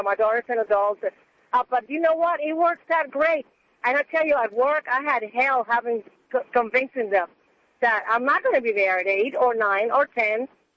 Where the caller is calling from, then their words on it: Pearland, Texas, United States; From my car on the way home to Pearland.